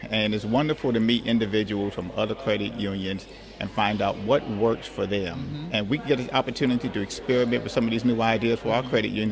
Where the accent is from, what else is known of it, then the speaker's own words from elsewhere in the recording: North Carolina, United States; What accent? I'm from North Carolina. There's no accent. You have the accent.